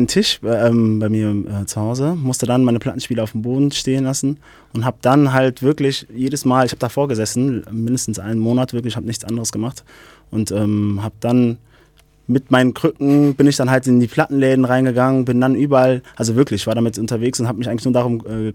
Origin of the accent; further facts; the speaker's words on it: Düsseldorf, North Rhine-Westphalia, Germany; dass ich als Düsseldorfer dafür geeignet wäre